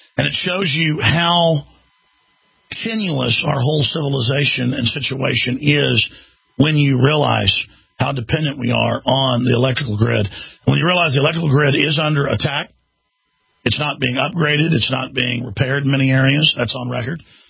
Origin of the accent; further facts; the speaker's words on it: Dallas, Texas, United States; born there; And I've been going to Luby's since I was knee-high to a grasshopper, since I was born in Dallas, Texas.